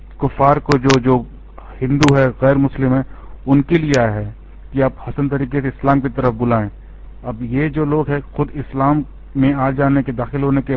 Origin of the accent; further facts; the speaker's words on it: India; moved away; میں انڈیا سے تعلق رکھتا ہوں اور آپ کے کیسٹ سے کافی سنا تھا میں انڈیا میں جب تھا موجود وہاں پر